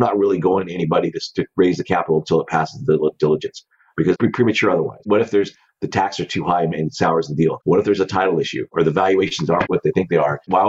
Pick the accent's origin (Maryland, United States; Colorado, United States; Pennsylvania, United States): Colorado, United States; So I grew up in Colorado. My father owned restaurants. My mom owned a catering service.